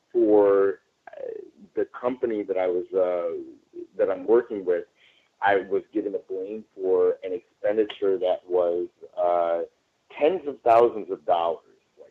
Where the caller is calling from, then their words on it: Los Angeles, California, United States; Yeah, that was me … I'm calling from Los Angeles.